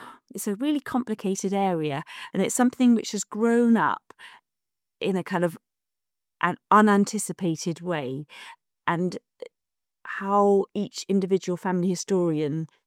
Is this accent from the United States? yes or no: no; Ireland; born there; I was born in Ireland and I've got a great big jab mark on my arm